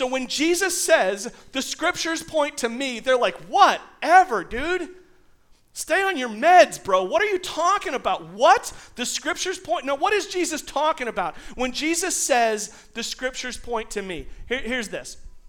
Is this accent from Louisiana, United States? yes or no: no; Selden, New York, United States; That's like being from Selden. I'm from Selden.